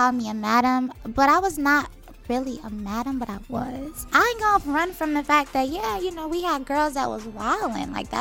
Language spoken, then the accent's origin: English; Aurora, Illinois, United States; I like to be specific. I'm from Aurora. Right. So Aurora is still the biggest city outside of Chicago in Illinois.